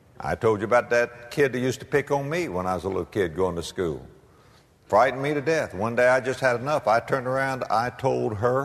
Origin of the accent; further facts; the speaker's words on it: West Palm Beach, Florida, United States; I was raised in South Florida, kind of what you might call Hurricane Alley, West Palm Beach, Florida. When I came up here, I thought we were going north.